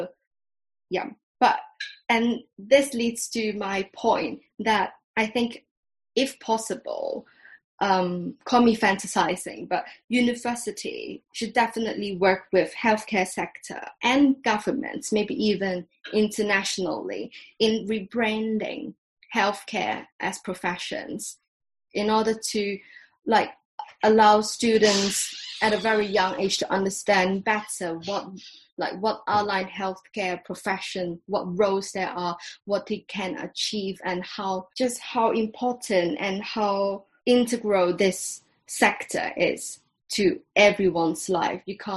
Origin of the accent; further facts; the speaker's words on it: Hong Kong; English is a second language; now in United Kingdom; I'm from Hong Kong, so I can only speak about being for the Chinese ethnicity